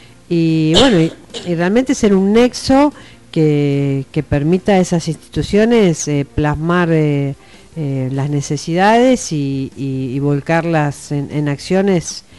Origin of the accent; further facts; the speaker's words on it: Luro, Argentina; nací y me crié acá en Luro, vivo en Ascasú hace 20 años y he trabajado en Burato durante 6 años.